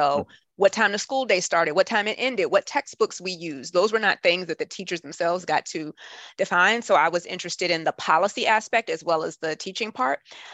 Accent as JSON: {"language": "English", "town": "Atlanta", "region": "Georgia", "country": "United States", "tie": "born or raised there", "said": "So now I'm back home in my hometown of Atlanta and working with the education consulting firm here."}